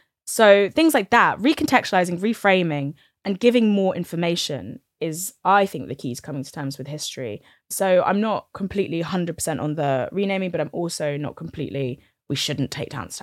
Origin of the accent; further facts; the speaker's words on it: United Kingdom; there is so much in our history that's unsavory, that doesn't make you feel good about being British.